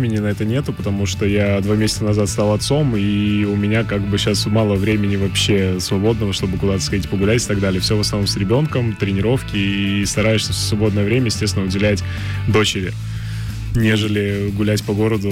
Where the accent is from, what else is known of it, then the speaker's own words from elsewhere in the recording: Saint Petersburg, Russia; я вот из Питера, я вот играю, представляю свой город, но все равно я как бы для себя, я понимаю, что я здесь родился, я здесь тренировался.